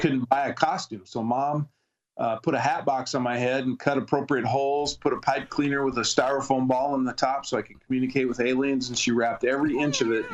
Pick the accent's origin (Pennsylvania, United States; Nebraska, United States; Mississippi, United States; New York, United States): Nebraska, United States; Ashland; And so in my hometown of Ashland, Nebraska, a very small town in the southeast corner of the state